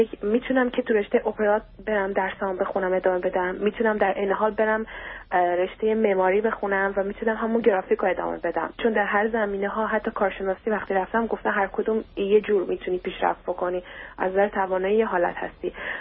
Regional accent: Iran; now in Vancouver, Canada; 2 سال از ایران اومدیم و من ونکوور زندگی میکنم نه آمریکا.

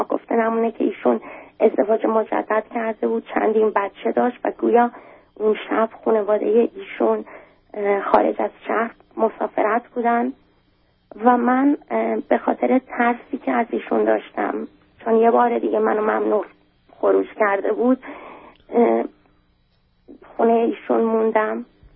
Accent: Iran; moved away; تمام خانواده مادری من که باهاشون خیلی نزدیک هستم خارج از ایران به سر می بردن و با کمک اونا من از ایران بیرون اومدم.

